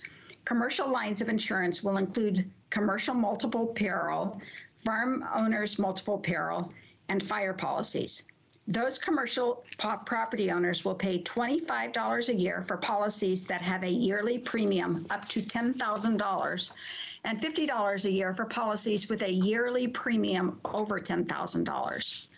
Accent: Ashland, Oregon, United States; My hometown, Ashland, is 9th.

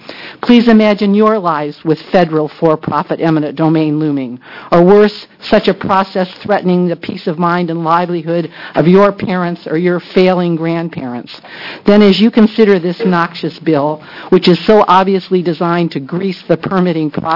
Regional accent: Moala, Oregon, United States; from Moala, Oregon.

